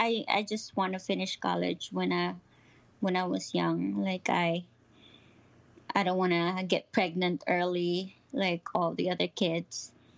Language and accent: English; Philippines; English is a second language; Same, like all Filipinos, kind of hard life, but yeah, I am here now.